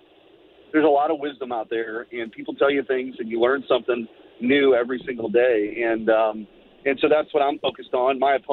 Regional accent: St. Louis, Missouri, United States; I think I'm from the St. Louis area.

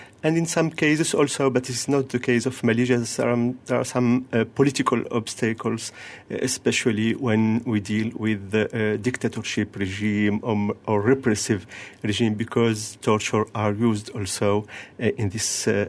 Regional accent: Tunisia; I come from Tunisia, a Muslim country also

